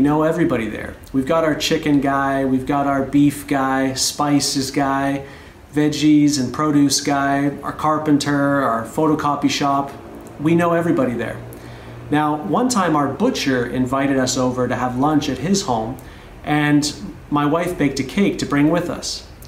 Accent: Canada; moved away; also born or lived in Australia; my wife, Kristen, and I moved from Canada to Australia in 2006.

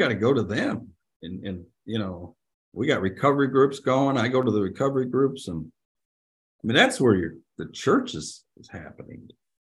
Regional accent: South Holland, Illinois, United States; She grew up on the farm in Indiana, not far from where I grew up in South Holland, but just on the other side of the border.

